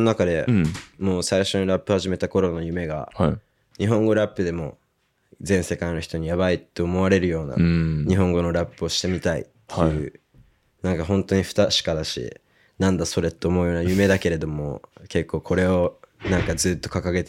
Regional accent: Australia; Japanese is a second language; 俺オーストラリア人だし。

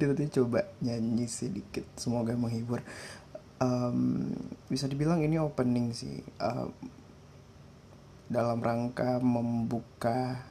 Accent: Aceh, Indonesia; moved away as an adult; now in Jakarta, Indonesia; karena asal gue itu jauh, gue asalnya dari Aceh.

